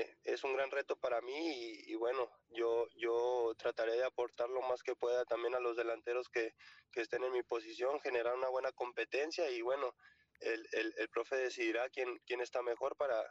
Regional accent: Mexico; el hecho de venir como mexicano acá

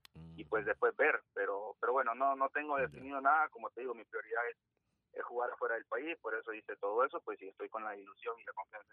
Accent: El Salvador; uno como salvadoreño trata de irse del país a veces porque quizás acá no te valoran como en otro país. A mí me tocó estar en Guatemala

